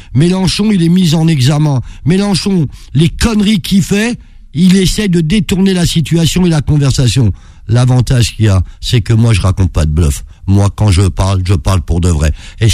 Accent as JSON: {"language": "French", "town": "Paris", "region": "Île-de-France", "country": "France", "tie": "born or raised there", "said": "C'est de l'amour à Belleville. On est là, on essaie tous de se défendre."}